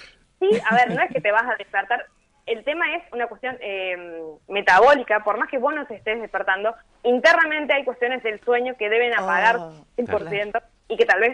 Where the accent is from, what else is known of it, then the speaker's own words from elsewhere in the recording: Argentina; es una infusión que nos, como argentinos, nos encanta para arrancar la mañana